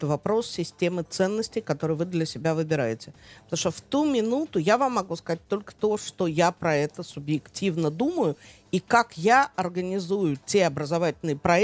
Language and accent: Russian; Moscow, Russia; moved away; как человек, проживший больше 30 лет в эмиграции, я родилась, выросла в Москве